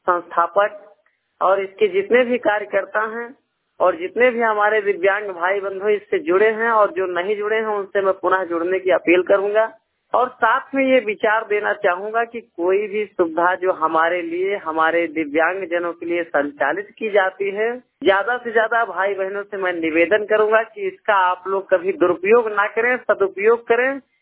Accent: Uttar Pradesh, India; जनपद अमेठी जगदीशपुर विधानसभा क्षेत्र से। मैं ग्राम पूरे राघव पंडित का रहने वाला हूँ।

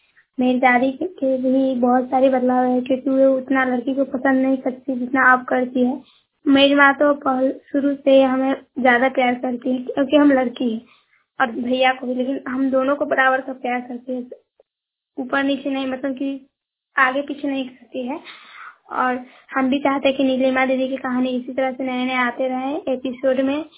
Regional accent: Bihar, India; मैं मखदुमपुर सदैया पंचायत की रहने वाली हूँ और मेरे जिला का नाम मुजफ्फरपुर है।

